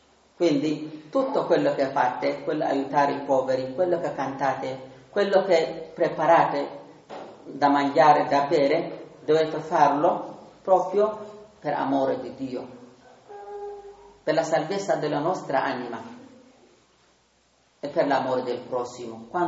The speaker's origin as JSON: {"language": "Italian", "country": "Eritrea", "second_language": "Italian", "moved": "yes", "lives_now": "Italy", "said": "Comunque io vengo dall'Eritrea, quasi da 4 mesi che mi trovo in Italia."}